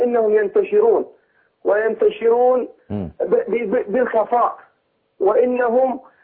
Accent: Iraq; انا من العراق.

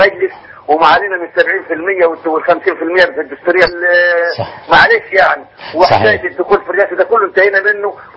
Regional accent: Egypt; أنا راجل مصري عربي شرقي أصيل

